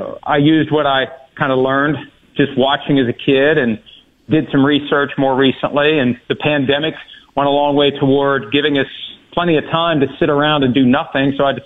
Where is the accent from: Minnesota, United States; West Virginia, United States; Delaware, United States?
West Virginia, United States; Wheeling; I grew up in Wheeling, West Virginia, which is 60 miles to the southwest of Pittsburgh.